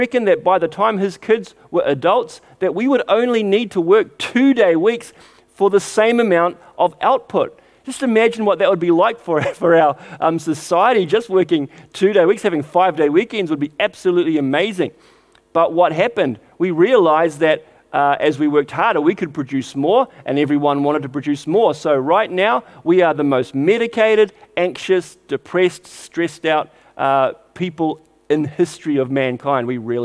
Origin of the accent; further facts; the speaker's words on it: Auckland, New Zealand; It reminded me of growing up in Auckland in the early 80s.